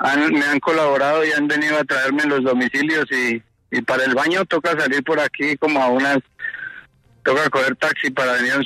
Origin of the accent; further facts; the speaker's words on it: Guayatá, Boyacá, Colombia; Yo vengo de Guayatá, Boyacá.